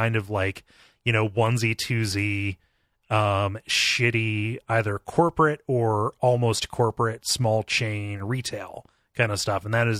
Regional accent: Ontario, Ohio, United States; also born or lived in Mansfield, Ohio; I was gonna turn this into a depressing muse on my hometown.

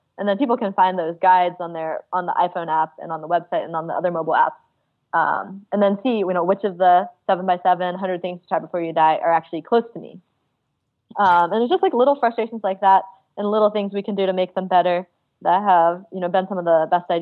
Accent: Midwest, United States; people don't know about growing up in the Midwest or where I grew up

